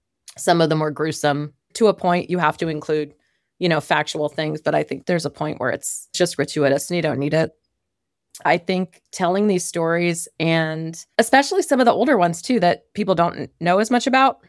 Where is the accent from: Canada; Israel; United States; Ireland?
United States; East Coast; I really have not spent much time out west. I'm from the East Coast.